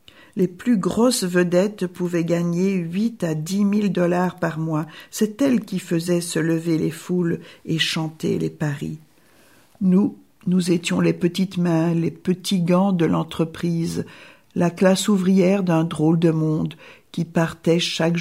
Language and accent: French; Toulouse, Occitanie, France; born there; même si je suis née à Toulouse